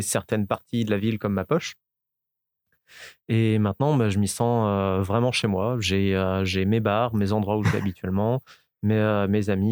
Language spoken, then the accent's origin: French; La Roche-sur-Yon, Pays de la Loire, France; also born or lived in Angers; Alors, je suis né à Angers, j'y ai passé 10 ans. Ensuite, j'ai déménagé en Vendée, à La Roche-sur-Yon.